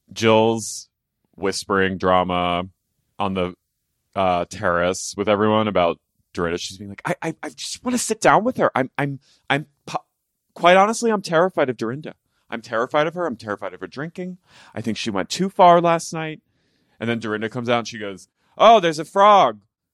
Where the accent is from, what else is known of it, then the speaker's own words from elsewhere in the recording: Philadelphia, Pennsylvania, United States; Because I'm from from Philadelphia, greater area of Philadelphia.